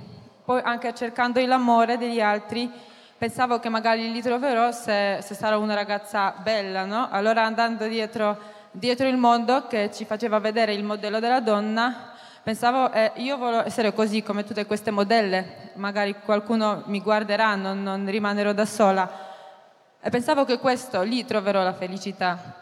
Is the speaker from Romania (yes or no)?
no; Poland; Italian is a second language; ho 27 anni, vengo dalla Polonia.